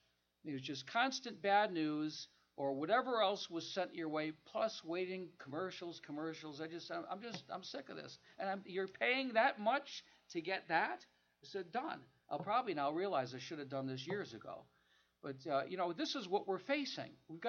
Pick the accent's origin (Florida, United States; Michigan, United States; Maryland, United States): Michigan, United States; Detroit; I wonder if in my hometown, Detroit, I wonder if 10% of all the brethren there hung on to the truth.